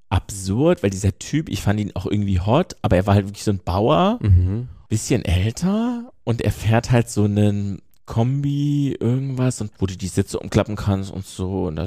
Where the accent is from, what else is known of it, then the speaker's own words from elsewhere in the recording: Hesse, Germany; Ich komme aus der Nähe, sagen wir mal, ja. Das ist irgendwo Mitteldeutschland. Das ist in Hessen, in Mittelhessen.